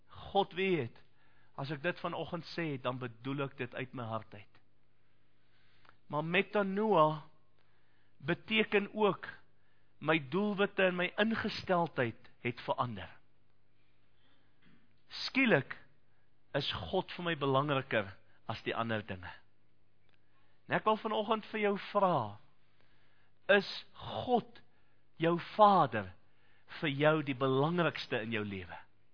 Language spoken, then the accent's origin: Afrikaans; Eastern Cape, South Africa; Waar ek vandaan kom in die Ooskaap praat ons van skollies.